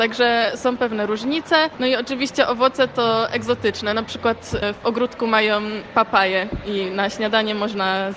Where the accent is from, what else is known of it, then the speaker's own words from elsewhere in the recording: Kołobrzeg, West Pomeranian Voivodeship, Poland; jestem z Kołobrzegu, ale przyjechałam tutaj do Panamy z grupą ze Szczecina.